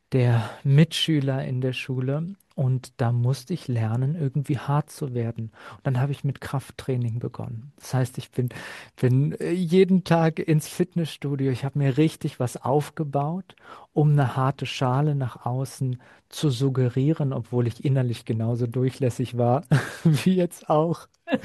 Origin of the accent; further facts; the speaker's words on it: Berlin, Germany; ich bin in Berlin groß geworden und in einer Gegend, wo einfach, das war wild dort. Wir hatten bestimmt 50, 60% Ausländeranteil.